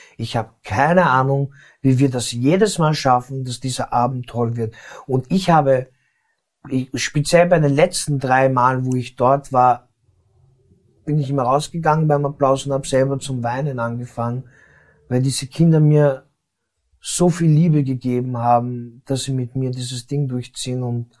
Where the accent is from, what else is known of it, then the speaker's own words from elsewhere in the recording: Linz, Upper Austria, Austria; also born or lived in Sofia, Bulgaria; Also wir kommen aus Bulgarien. Also ich bin in Bulgarien geboren, in Sofia, bin aber in Linz aufgewachsen.